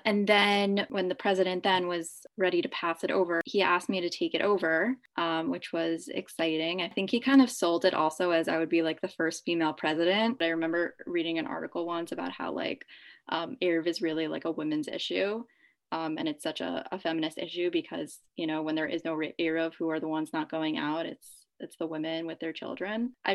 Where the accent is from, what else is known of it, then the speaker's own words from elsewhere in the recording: Lawrence, New York, United States; I'm originally from Lawrence, New York, and I went to the University of Pennsylvania for college.